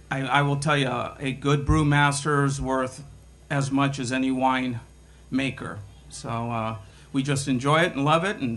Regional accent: Battle Ground, Washington, United States; I'm from Battleground, Washington, and my personal mission is to hit every microbrewery within a 200 to 300 mile radius.

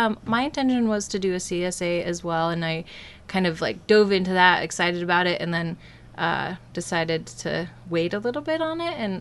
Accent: Nassau, Washington, United States; I grew up in Nassau, Washington, and I've lived away for about 10 years. I just moved back a little over a year ago.

